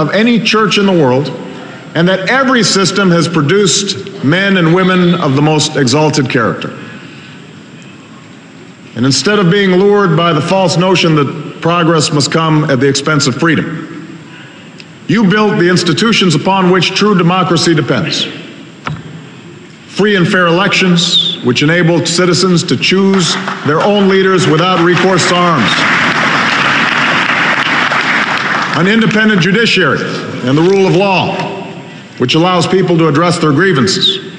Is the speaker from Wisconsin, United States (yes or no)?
no; Chicago, Illinois, United States; a visitor to my hometown of Chicago more than a century ago